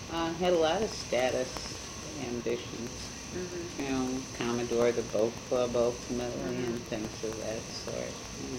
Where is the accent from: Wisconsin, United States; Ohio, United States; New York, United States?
Ohio, United States; Cleveland; And so as a young person growing up in Cleveland, I didn't really notice here